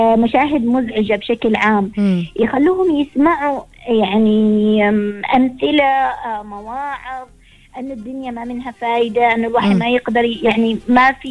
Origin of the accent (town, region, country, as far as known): Oman